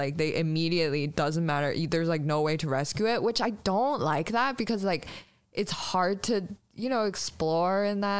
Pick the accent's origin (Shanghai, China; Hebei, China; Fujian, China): Shanghai, China; I grew up in Shanghai, and Shanghai is like very very much a city, and it's like dirty, not as dirty as New York, but like dirty for the world, I guess.